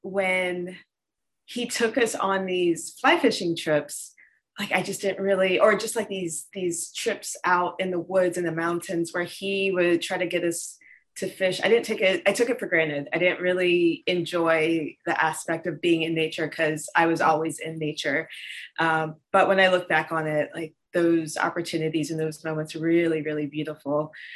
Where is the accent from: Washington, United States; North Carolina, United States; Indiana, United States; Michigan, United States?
North Carolina, United States; I grew up born and raised in North Carolina. I grew up in a small town that, we had a house on 13 acres of land.